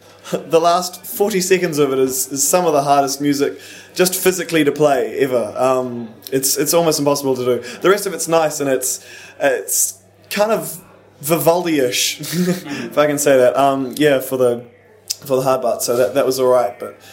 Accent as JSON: {"language": "English", "country": "New Zealand", "lives_now": "London, United Kingdom", "said": "I'm from New Zealand. I'm 21 and I've been playing violin for 18 years."}